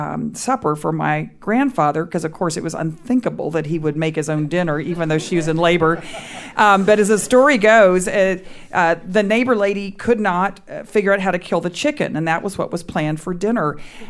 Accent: Waco, Texas, United States; born there; Well, I'm very proud. I was born in Waco, Brian, which is, as you know, kind of a small town, pretty conservative town.

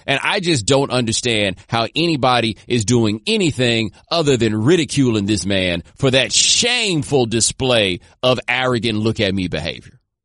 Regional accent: the South, United States; I am from the South. So, you know, college football means something a little different to me.

